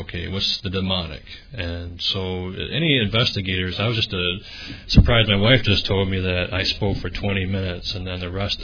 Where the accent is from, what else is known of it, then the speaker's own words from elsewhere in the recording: United States; I'm American.